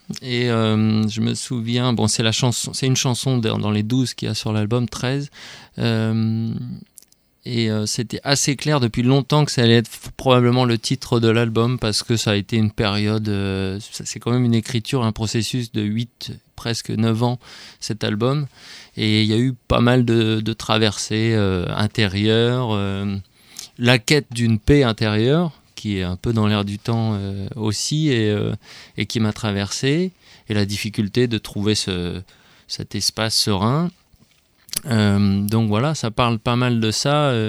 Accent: Lens, Hauts-de-France, France; moved away; j'avais quitté Lens, là où je suis né, où j'ai passé les 20 premières années de ma vie. Je m'étais retrouvé à Rennes

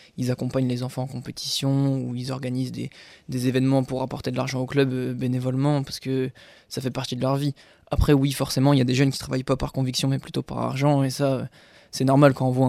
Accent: Amiens, Hauts-de-France, France; moved away; also born or lived in Strasbourg; moi, je suis d'Amiens, mais j'ai été jusqu'à Strasbourg uniquement pour le judo, en fait.

